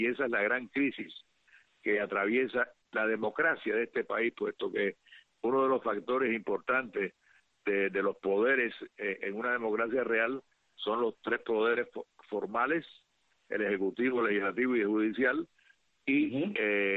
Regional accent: Cuba; soy un veterano de Playa Girón, y un expreso político. Y un expreso político, y he estado luchando por la causa cubana desde que tengo 15 años.

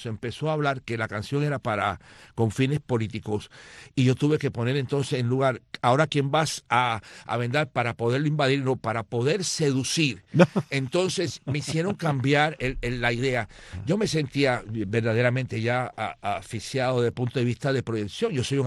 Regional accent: Havana, Cuba; yo soy del centro de Habana

